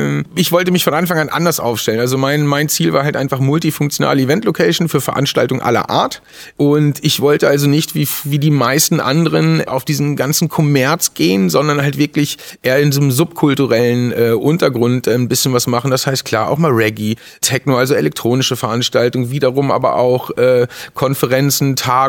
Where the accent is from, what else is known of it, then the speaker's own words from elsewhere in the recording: Lage, North Rhine-Westphalia, Germany; Also ich komme ja gebürtig aus Lager, also bin Ostwestfale